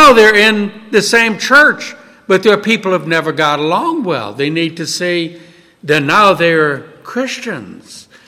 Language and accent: English; New Orleans, Louisiana, United States; I grew up in New Orleans, where every church in the Old South was racially segregated.